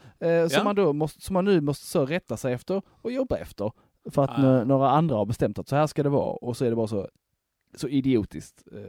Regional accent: Broby, Skåne, Sweden; Jag är från Broby.

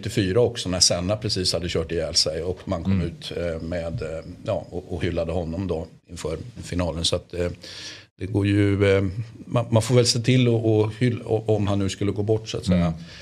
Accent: Sweden; jag är ju uppvuxen i Sverige.

